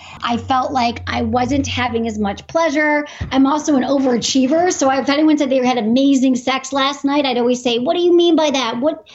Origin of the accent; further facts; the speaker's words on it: Michigan, United States; even though I grew up in Michigan, you know, Midwest, United States